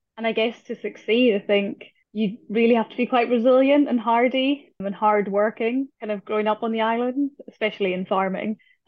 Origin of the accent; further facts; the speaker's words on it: Stornoway, Scotland, United Kingdom; I grew up just outside Stornoway on a dairy farm. It was called Goatill Farm.